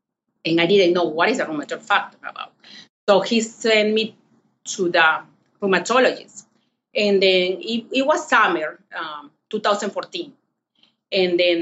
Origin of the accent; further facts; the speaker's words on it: Lima, Peru; English is a second language; from Lima, Peru, to start it with. So English is not my first language, so bear with me and my accent.